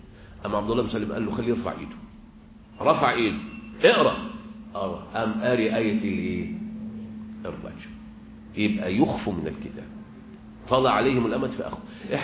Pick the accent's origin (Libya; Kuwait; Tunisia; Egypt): Egypt; امشي كده اللي سافر مثلا في مكة والمدينة أو عندنا في مصر مثلا في منطقة غربية منطقة شرقية، تلاقي الصحراء هش